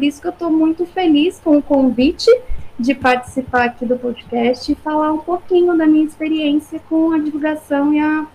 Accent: São Paulo, Brazil; Eu sou da Baixada Santista, litoral de São Paulo. Eu cresci com a Mata Atlântica em volta, Serra do Mar

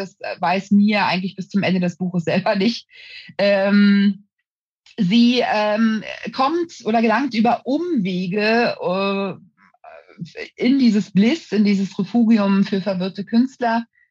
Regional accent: Berlin, Germany; nun bin ich gebürtige Berlinerin, habe knapp 40 Jahre in Berlin auch gelebt, in den unterschiedlichsten Stadtbezirken, von irgendwie Pankow bis Neukölln. Und das ist halt meine Heimat.

